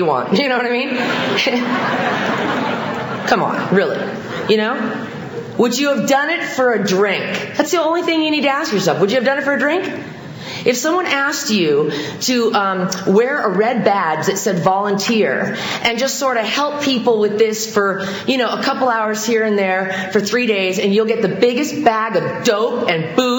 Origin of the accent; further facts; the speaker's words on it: Arcadia, California, United States; My dad's a retired orthopedic surgeon. We were raised in Arcadia.